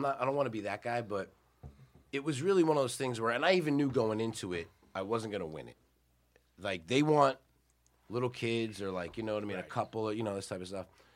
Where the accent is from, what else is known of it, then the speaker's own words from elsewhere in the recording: Baltimore, Maryland, United States; also born or lived in New York; now in Los Angeles, United States; I was born in New York, raised in Baltimore, and now I'm stomping around L.A. like a fucking little Godzilla.